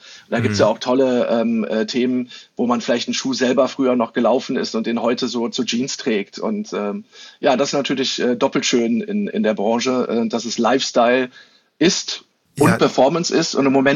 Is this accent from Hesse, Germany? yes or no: no; North Rhine-Westphalia, Germany; aber ich komme ja hier aus Nordrhein-Westfalen, da war ich jetzt nicht ganz so schlecht dabei.